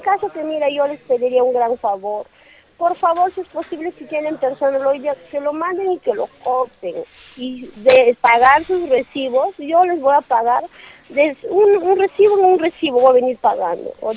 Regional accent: Peru; la economía estamos por los pelos, como ya como los peruanos que somos ahorita

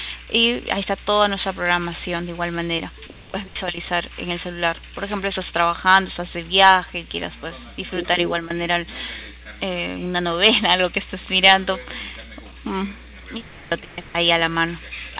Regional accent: Lima, Peru; yo soy de Lima

